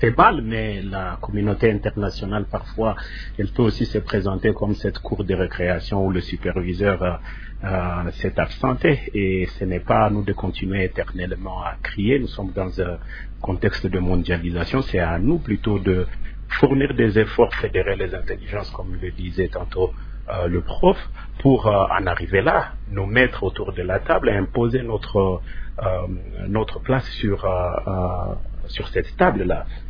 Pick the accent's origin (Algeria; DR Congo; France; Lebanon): DR Congo; il nous faut nous mettre ensemble en tant que Congolais pour revoir notre approche dans la gestion de notre pays.